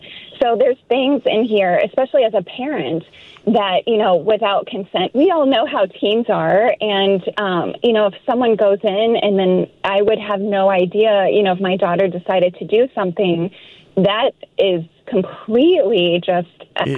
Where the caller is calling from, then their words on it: St. Charles, United States; Good morning. I'm calling from St. Charles.